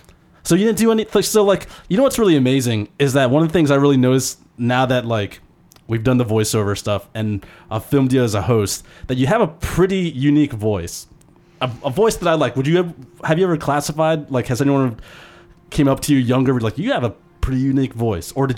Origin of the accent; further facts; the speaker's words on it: Burke, Virginia, United States; Because I grew up in Burke, so I stayed sort of like in the Burke Springfield side or whatever.